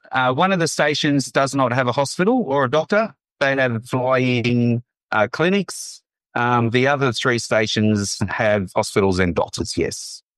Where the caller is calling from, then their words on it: Queensland, Australia; I'm coming from Cape York. I'm at my house up in Bleeper at the moment today, which is lovely.